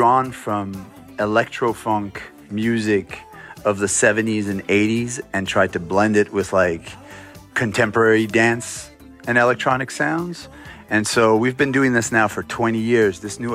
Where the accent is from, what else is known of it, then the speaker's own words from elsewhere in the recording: Montreal, Quebec, Canada; we grew up in Montreal. We met at a French lycée.